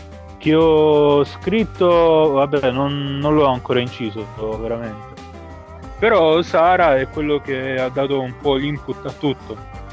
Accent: Neviano, Apulia, Italy; Sono di Neviano io.

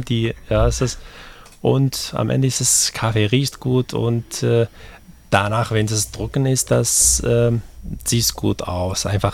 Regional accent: Syria; German is a second language; Ja, da gab es bei uns in Syrien, da muss man da 10 Wünsche machen.

